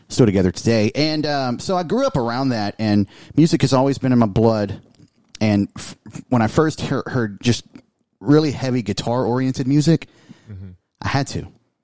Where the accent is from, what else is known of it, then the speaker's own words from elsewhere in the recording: Abbeville, Louisiana, United States; I am from Abbeville, Louisiana, originally born and raised, and...